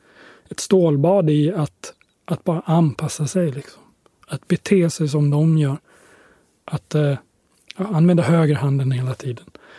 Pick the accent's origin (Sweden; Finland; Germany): Sweden; Så att jag kommer från Sverige, så det känns... Det känns ändå lite sådär, lite Sverige ändå.